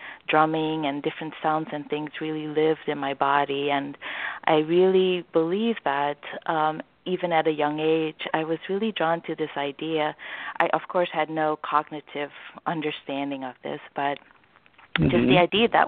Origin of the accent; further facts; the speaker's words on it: Paramaribo, Paramaribo District, Suriname; I'm from Suriname, which is a little country above Brazil